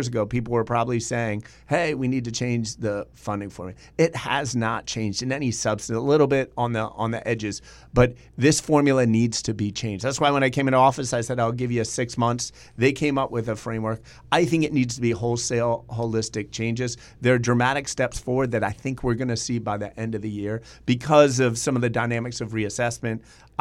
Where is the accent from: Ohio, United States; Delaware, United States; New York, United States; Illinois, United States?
Delaware, United States; I just want to assure Delawareans that I grew up in Delaware.